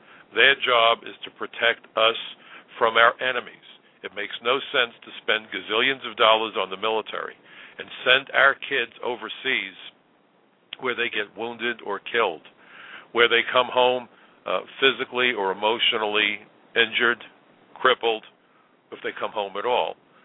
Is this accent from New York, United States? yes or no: yes; New York City, New York, United States; He comes from the South. I come from the North. He comes from a rural area. I come from New York's biggest, from America's biggest city. He speaks with a Southern accent. I certainly don't.